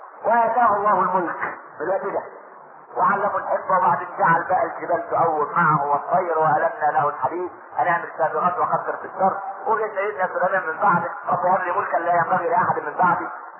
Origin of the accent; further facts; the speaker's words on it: Egypt; عشان احنا ما كناش كمصريين